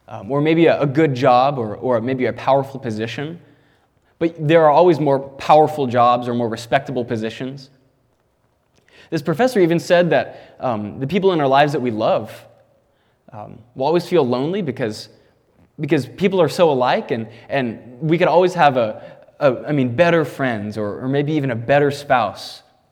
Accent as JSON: {"language": "English", "town": "San Antonio", "region": "Texas", "country": "United States", "lives_now": "Spokane, United States", "said": "I'm originally actually from San Antonio, Texas, but the Lord brought me up to Spokane to go to Moody Bible Institute there."}